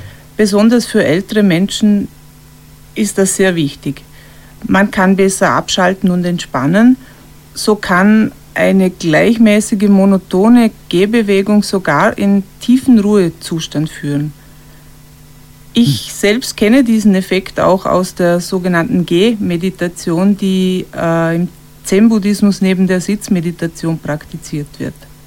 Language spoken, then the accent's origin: German; Lustenau, Vorarlberg, Austria; accent: Lustenau dialect; den Glücker, was in unserem Lustenauer Dialekt Glasmurmel bedeutet